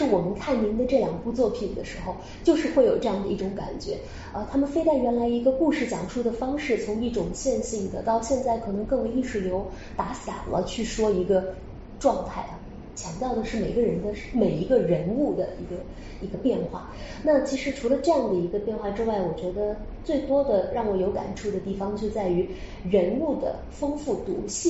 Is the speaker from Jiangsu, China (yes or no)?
yes; Nanjing, Jiangsu, China; 那我们是南京的，我们是江苏的，我们对于南京大屠杀的了解程度肯定可能会比其他地方的人更多